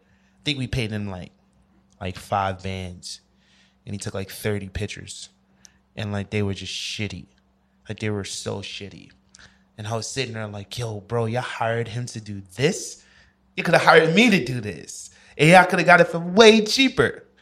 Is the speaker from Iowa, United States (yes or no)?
no; New York, United States; And I'm coming from New York, not having any of that, just me being from New York. And I'm like, yo, I'm from New York.